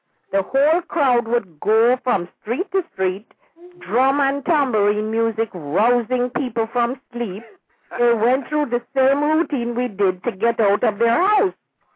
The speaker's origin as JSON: {"language": "English", "region": "Kingston", "country": "Jamaica", "said": "because we're all from Jamaica, or because we're all from Kingston, we knew everybody else"}